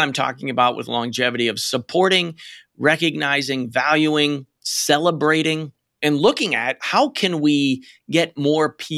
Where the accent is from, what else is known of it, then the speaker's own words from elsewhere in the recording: Pennsylvania, United States; And, you know, I'm from Western Pennsylvania, Andrea, and my mother was a dairy farmer, she grew up on the farm